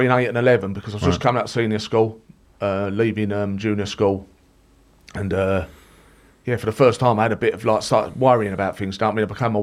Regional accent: Harold Hill, London, United Kingdom; I'm from Harold Hill, which, for those who don't know, is not far from Romford, just a little bit outside London.

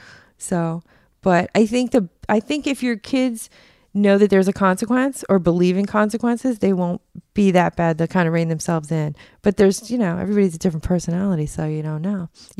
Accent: Dumont, New Jersey, United States; No, I grew up in Bergen County.

